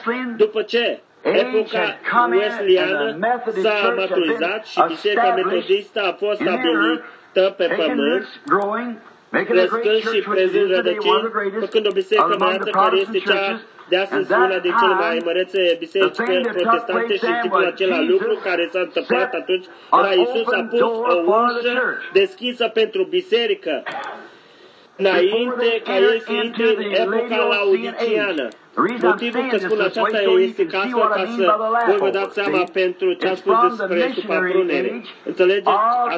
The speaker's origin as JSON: {"language": "Romanian", "country": "United States", "said": "Da, eu sunt american."}